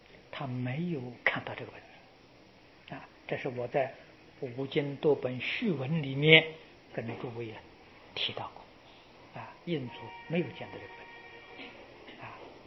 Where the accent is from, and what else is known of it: China